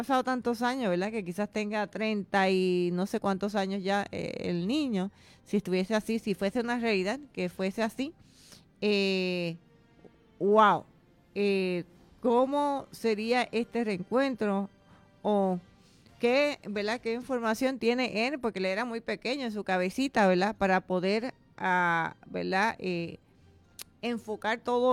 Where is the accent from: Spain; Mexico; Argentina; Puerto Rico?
Puerto Rico; como todo puertorriqueño